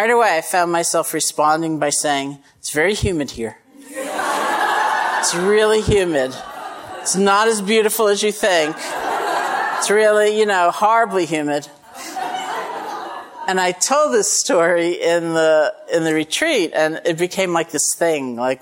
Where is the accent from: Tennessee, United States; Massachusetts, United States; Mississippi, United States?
Massachusetts, United States; And it's December, right? And I'm from Massachusetts, so that's different.